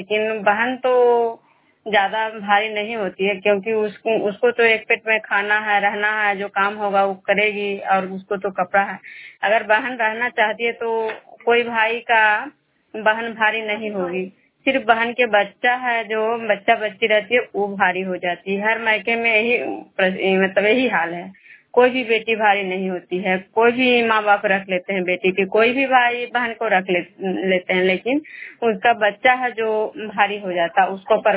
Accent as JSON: {"language": "Hindi", "town": "Vishnupur", "region": "Bihar", "country": "India", "said": "मैं विष्णुपुर ग्राम खुदरा पंचायत नालंदा जिला नगर नवसा प्रखंड के निवासी हूँ।"}